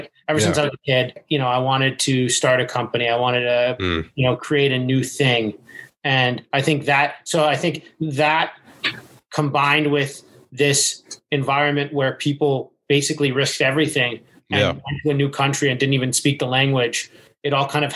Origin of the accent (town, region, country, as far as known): Toronto, Ontario, Canada; born or raised there